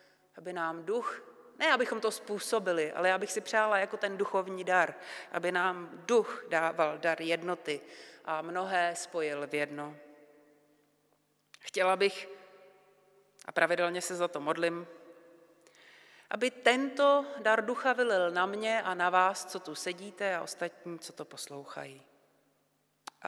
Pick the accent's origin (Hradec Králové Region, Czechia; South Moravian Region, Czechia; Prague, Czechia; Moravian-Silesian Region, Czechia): Prague, Czechia; Já jsem třeba z Prahy a když člověk musí být v centru, tak jsou období, kdy se potkává jako s Čechy.